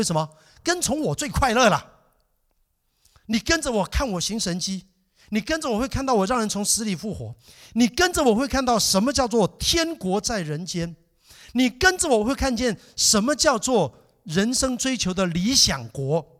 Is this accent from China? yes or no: no; Taiwan; 他认识一个朋友，也是我们台湾人，台湾人真是太厉害了啊